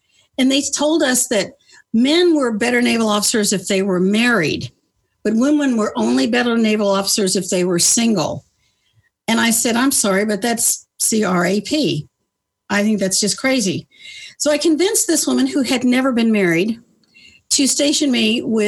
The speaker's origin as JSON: {"language": "English", "region": "North Carolina", "country": "United States", "tie": "born or raised there", "said": "That was my norm. I grew up in North Carolina. It's a gorgeous state, lovely people."}